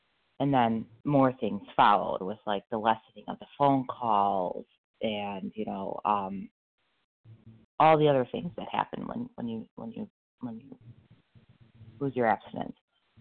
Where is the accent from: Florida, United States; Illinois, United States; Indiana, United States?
Illinois, United States; I'm from Illinois, right outside Chicago.